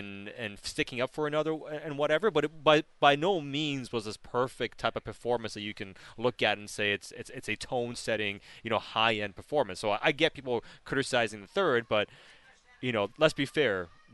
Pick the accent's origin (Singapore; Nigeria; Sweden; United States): Sweden; English is a second language; Yeah, I mean, I grew up in Sweden, so.